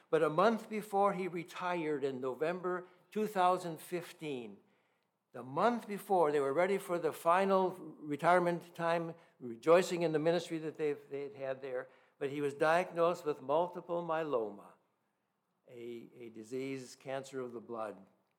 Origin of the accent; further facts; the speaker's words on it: Seattle, Washington, United States; I came as a pagan from Seattle and finished college up there in the fall of 69.